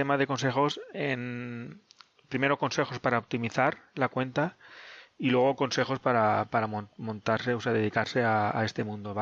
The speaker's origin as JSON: {"language": "Spanish", "town": "Alicante", "region": "Valencian Community", "country": "Spain", "lives_now": "Valencia, Spain", "said": "en Valencia, que es donde resido actualmente. Me vine a Valencia porque yo soy de Alicante."}